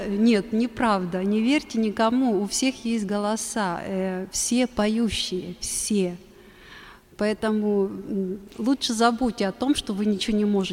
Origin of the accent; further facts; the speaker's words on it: Western Ukraine, Ukraine; now in Moscow, Russia; Ну, так как я из Западной Украины, конечно, украинские песни мои самые любимые. Вот, а уже 6 лет я нахожусь в Москве